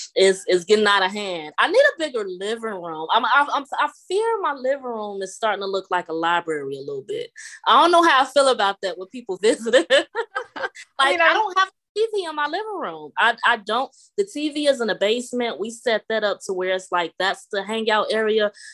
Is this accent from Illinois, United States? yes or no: yes; Chicago, Illinois, United States; moved away as an adult; also born or lived in Louisiana; because I'm from Chicago, but I moved to Louisiana like right after I met my husband, and I've been there for like 8 years. Then I moved to Georgia.